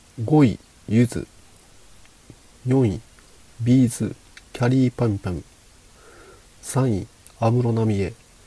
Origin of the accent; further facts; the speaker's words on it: Osaka, Japan; まあ僕は大阪の人間なんで、それは東京の人が考えればいいとは思うんですが